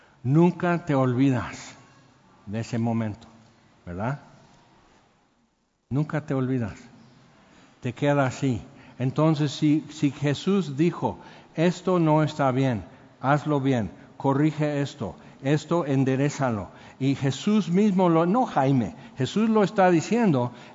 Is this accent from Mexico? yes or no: yes; Tehuacán, Puebla, Mexico; now in Cuernavaca, Mexico; yo vengo hablando del sureste de Puebla, que es entre Oaxaca, Veracruz y así en Tehuacán.